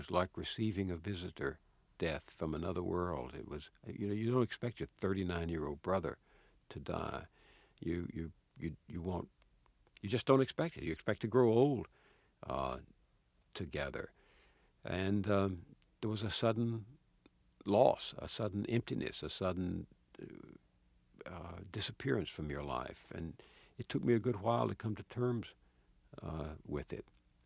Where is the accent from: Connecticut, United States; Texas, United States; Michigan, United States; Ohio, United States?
Texas, United States; Marshall; My father was very active in the Little Baptist Church where I grew up in Marshall, Texas.